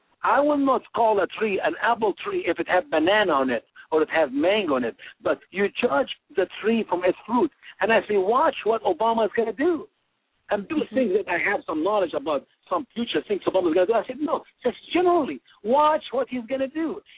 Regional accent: Egypt; English is a second language; now in United States; I mean, I love my home country, Egypt. I think Egyptians need some aid.

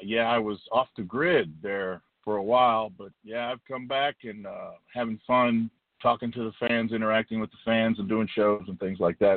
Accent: Miami, Florida, United States; Like, I grew up in Miami, Florida, so we always watched championship wrestling from Florida

